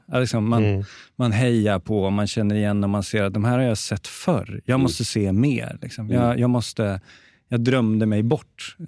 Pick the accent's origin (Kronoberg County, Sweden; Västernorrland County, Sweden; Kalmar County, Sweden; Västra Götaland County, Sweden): Västernorrland County, Sweden; Örnsköldsvik; now in Örebro, Sweden; kommer ju från Örebro nu, men jag är ju från Övik. Men jag har insett att jag då, liksom, nu är jag ju i något form av mellanland, när man liksom hälften av sitt medvetna liv inte har bott i Övik.